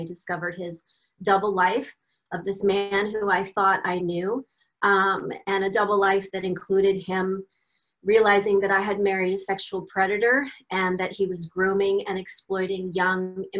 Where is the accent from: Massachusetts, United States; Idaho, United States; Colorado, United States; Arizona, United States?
Arizona, United States; And I moved back to my home state of Arizona after living for several years in a super much colder state. So I am glad to be back home in the Valley of the Sun.